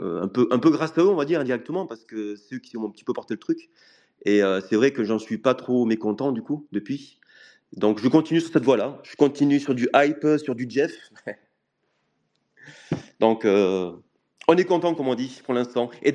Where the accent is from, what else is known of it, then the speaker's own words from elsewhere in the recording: France; accent: French; quand je parle anglais, les mecs se foutent de ma gueule parce qu'ils voient que j'ai l'accent français